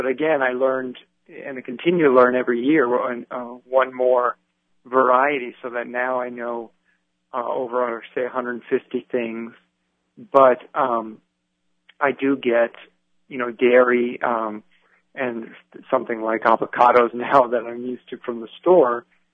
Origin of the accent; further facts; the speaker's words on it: Miami, Florida, United States; I grew up in Miami, actually. And there, you know, there's mangoes and avocados and coconuts and things as a child.